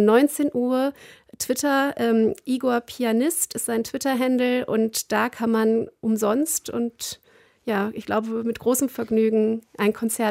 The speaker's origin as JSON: {"language": "German", "country": "Germany", "said": "Und ich glaube, vielleicht sind wir als Deutsche jetzt einfach nur auch ein Stück weit noch dahinter, hinter der Kurve und ziehen weitestgehend nach."}